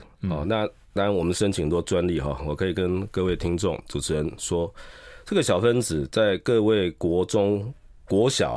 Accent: Zhushan, Nantou County, Taiwan; 另外一种在我的故乡竹山

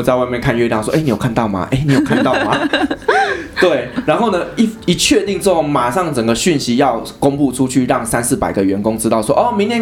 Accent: Taiwan; 但是不行，因为我是台湾人

